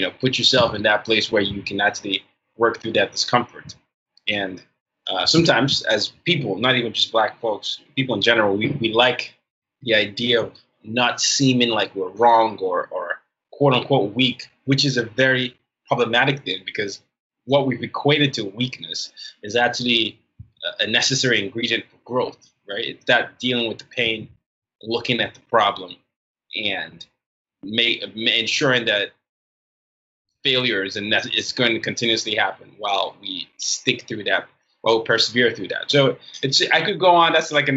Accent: Nigeria; Now, I come at it from the Nigerian perspective, and I go to therapy.

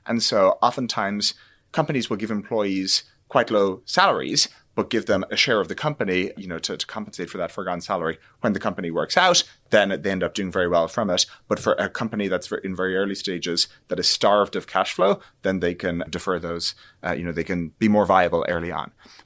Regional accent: Ireland; I grew up in Ireland. And not only did I grow up in Ireland, I grew up in Ireland during the 1990s.

